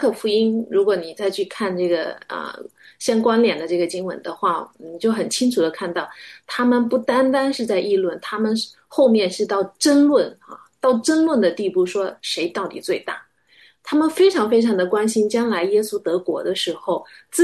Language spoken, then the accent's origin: Chinese; Wenzhou, Zhejiang, China; 甚至我小时候在温州的时候，看不起那些不会讲温州话的人。